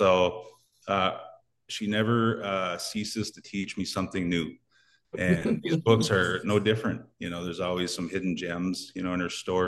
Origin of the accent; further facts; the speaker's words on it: Minnesota, United States; because I grew up in the Twin Cities, but I would visit, you know, and hang out with family